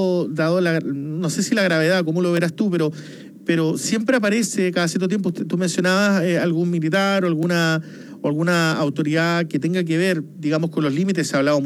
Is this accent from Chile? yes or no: yes; Magallanes, Chile; porque además yo soy magallánico, conozco perfectamente Punta Dúngenes, he ido varias veces.